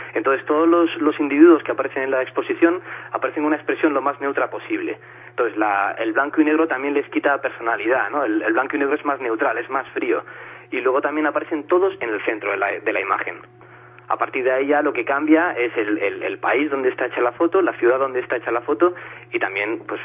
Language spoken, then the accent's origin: Spanish; Murcia, Region of Murcia, Spain; moved away as an adult; now in Leganés, Spain; Bueno, realmente soy de Murcia, pero me vine a estudiar a Madrid, empecé a estudiar, me encantó la ciudad, me encantó la comunidad y me he quedado aquí.